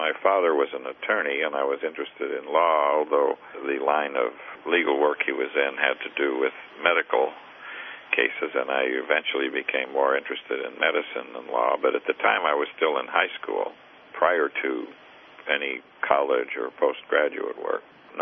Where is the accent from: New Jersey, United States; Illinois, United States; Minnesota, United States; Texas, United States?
Illinois, United States; Chicago; I was born in 1936 in Chicago, Illinois, and I guess the important part is that I became interested in amateur radio while I was in high school and as a young teenager in Chicago